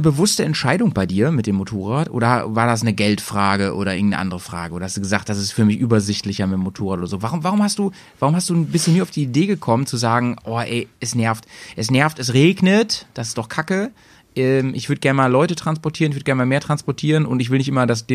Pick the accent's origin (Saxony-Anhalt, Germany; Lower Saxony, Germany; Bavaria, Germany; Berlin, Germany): Lower Saxony, Germany; Bückeburg; Ich komme ja da aus Schaumburg-Bückeburg. Mhm. Da bin ich groß geworden. Und das ist ja genau die Hälfte zwischen Bremen und hier quasi.